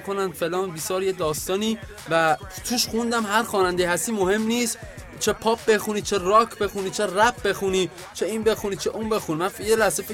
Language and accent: Persian; Iran; من ایرانی هستم فکر کنم حق حرف دارم یکم